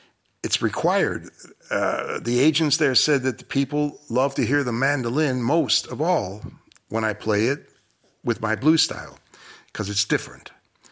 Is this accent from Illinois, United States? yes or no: yes; Chicago, Illinois, United States; So, I'm not doing any recording per se lately in Chicago, but I mean, it's my hometown, so it holds a dear place in my heart.